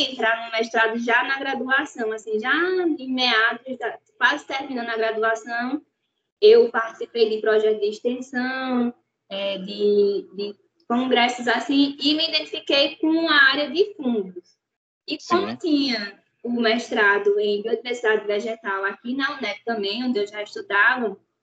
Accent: Paulo Afonso, Bahia, Brazil; sou daqui de Paulo Afonso.

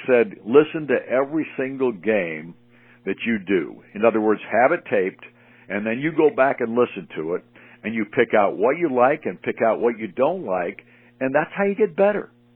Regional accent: Mendota, Illinois, United States; I'm from Mendota. I'm working in Otto, Illinois.

